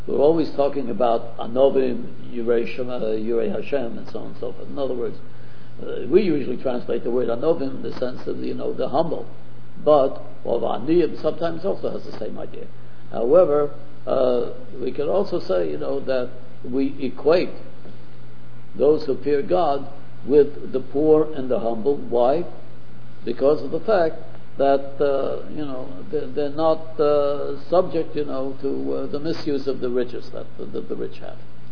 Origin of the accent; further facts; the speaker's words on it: New York, United States; I grew up in Harlem. We were very poor.